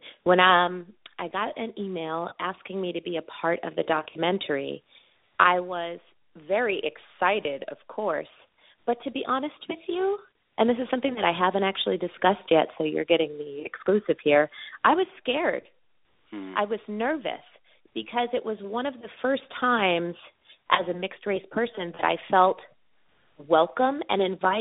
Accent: New York City, New York, United States; I grew up in an extremely culturally diverse, not just family, but city, growing up in New York City.

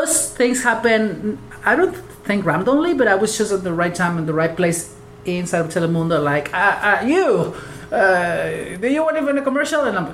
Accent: Mexico; English is a second language; also born or lived in Texas / Florida; now in United States; I came from the South, Mexico.

